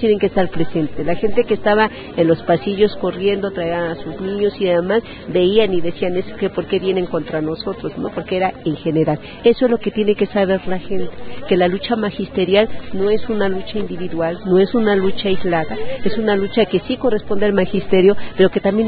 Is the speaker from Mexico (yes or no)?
yes; State of Mexico, Mexico; Yo soy particularmente del Estado de México, el Valle de México, agrupa a todos los municipios conurbados